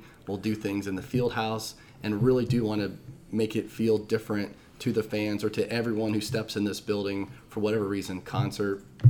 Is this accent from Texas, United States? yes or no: no; Indiana, United States; You know, growing up in Indiana, basketball was everything